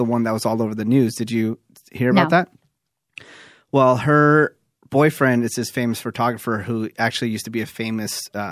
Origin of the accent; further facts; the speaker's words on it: Newark, California, United States; also born or lived in Fremont; I'm from Newark, but I did live in Fremont, California for a while too.